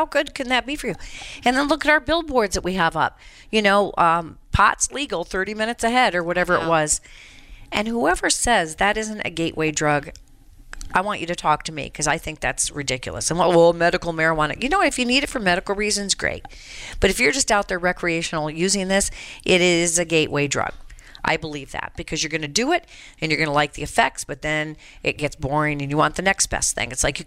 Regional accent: Colorado, United States; Mm-hmm. It's ruined my home state of Colorado.

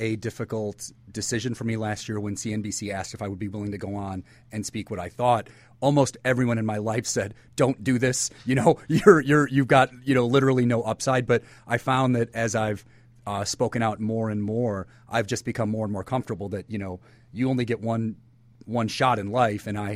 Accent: Waukegan, Illinois, United States; You know, I was born and raised up in Waukegan, Illinois, and it was a very blue-collar but very happy community.

